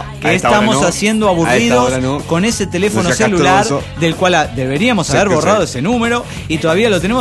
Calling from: Córdoba, Argentina; de Córdoba, Argentina.

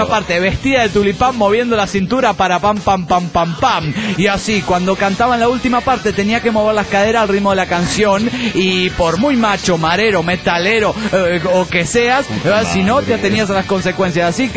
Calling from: San Salvador, El Salvador; de San Salvador, El Salvador, tierra de valientes y de pupusas.

